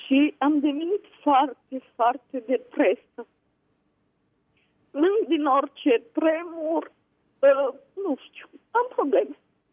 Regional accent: Romania; moved away as an adult; now in Italy; sunt din Italia. Da. Normal sunt din România, dar stau în Italia de câțiva ani.

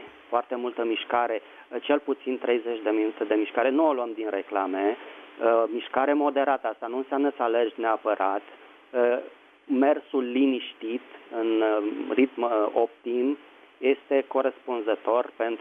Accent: Bucharest, Romania; din București.

